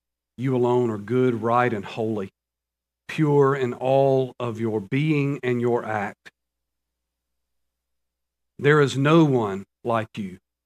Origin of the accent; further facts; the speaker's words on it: the South, United States; I'd grown up in the South. I'm a Southern boy, growing up in the South, loved the South.